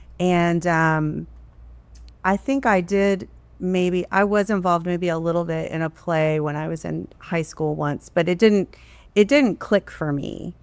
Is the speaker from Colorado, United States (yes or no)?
no; Destin, Florida, United States; You know, I grew up in Destin.